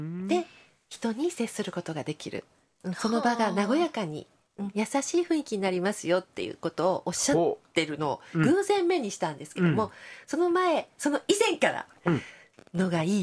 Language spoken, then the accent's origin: Japanese; Okayama, Japan; これは地元の岡山のノートルダム精神女子大学の前、